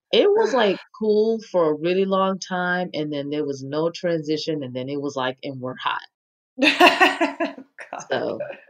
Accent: New York, United States; but a lot of cities up north, I'm from New York, were laid out like on this grid system and really like master planned.

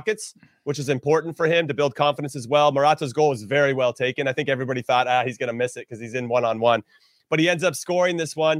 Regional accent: United States; But that's because I'm extremely biased as an American.

